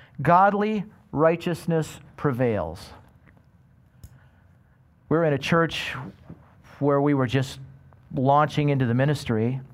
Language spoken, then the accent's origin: English; Midland, Michigan, United States; I grew up in Midland, Michigan. I won't ask you to all hold your hands up so you can see where that is.